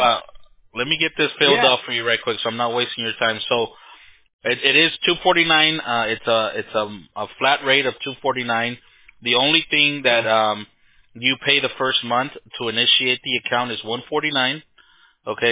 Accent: Lynwood, California, United States; I was born and raised in Linwood. Not sure you're familiar with Linwood. It's right next to Compton, Watts, South Central LA.

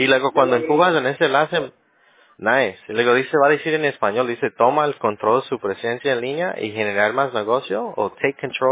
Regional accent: Guatemala; yo soy Chapín, yo soy guatemalteco, claro, claro que sí.

